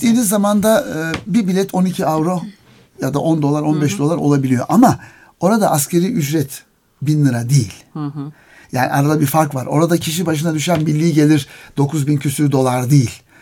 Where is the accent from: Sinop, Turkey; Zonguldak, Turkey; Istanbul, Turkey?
Zonguldak, Turkey; Üstelik ben Zonguldaklıyım. Hani Karadeniz ama hiç yolum düşmemişti.